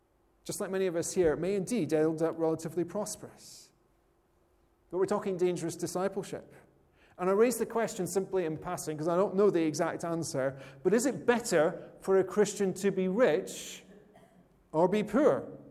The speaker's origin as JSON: {"language": "English", "region": "Scotland", "country": "United Kingdom", "said": "Now, I come from Scotland, as you know"}